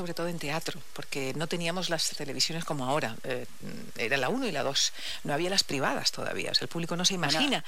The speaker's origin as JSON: {"language": "Spanish", "region": "Canary Islands", "country": "Spain", "said": "cuando yo hablaba en Canarias, yo soy canaria, toda mi familia la tengo allá"}